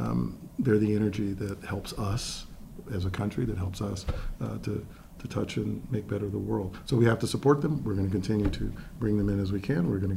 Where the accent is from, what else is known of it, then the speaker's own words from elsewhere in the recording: Atlanta, Georgia, United States; I came from the Atlanta public school system at a time when very few of the students from there would go to where eventually I did my undergraduate degree.